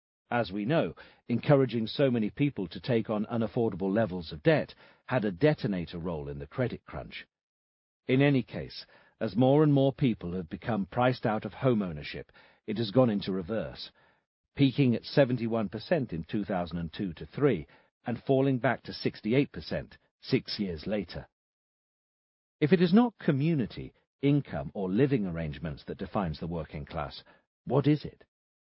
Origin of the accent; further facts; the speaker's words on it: Stockport, North West England, United Kingdom; I grew up in Stockport, a few miles from Purnell's former constituency